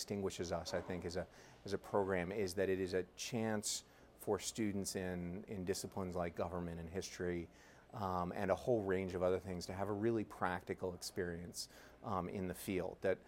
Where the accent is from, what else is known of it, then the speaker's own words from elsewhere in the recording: Ithaca, New York, United States; also born or lived in Boston / San Francisco; I mean, you know, I grew up in Ithaca. I'm a Cornell alum myself. I've lived in New York. I've lived in Boston. I've lived in San Francisco.